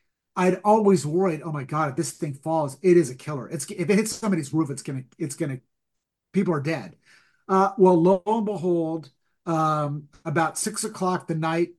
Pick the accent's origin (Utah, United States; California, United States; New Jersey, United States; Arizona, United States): California, United States; Altadena; very close to where I grew up in Eaton Canyon, right off Altadena Drive. And I practically grew up in that Arco station